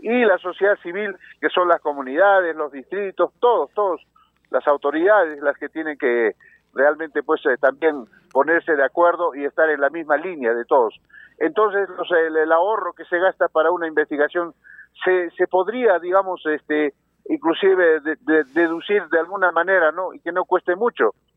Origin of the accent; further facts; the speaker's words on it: Puno, Peru; me traen a Puno, mi tierra natal